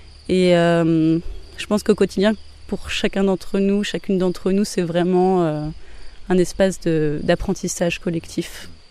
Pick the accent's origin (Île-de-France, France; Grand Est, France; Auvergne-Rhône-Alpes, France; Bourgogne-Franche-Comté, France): Île-de-France, France; Paris; Parce qu'à la base, je suis parisienne, mais j'avoue que cet isolement me convient bien.